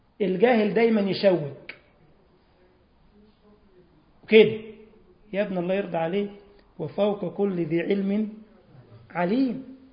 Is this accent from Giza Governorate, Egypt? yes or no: yes; Giza, Giza Governorate, Egypt; وأنا من الجيزة وبركب بقى مستعجل